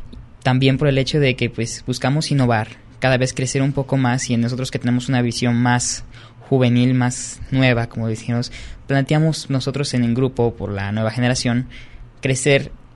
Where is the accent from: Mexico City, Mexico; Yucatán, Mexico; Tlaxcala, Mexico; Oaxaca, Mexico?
Yucatán, Mexico; Mérida; Yo soy de Mérida, Yucatán, pues estoy aquí por oficios de mi papá, que es maestro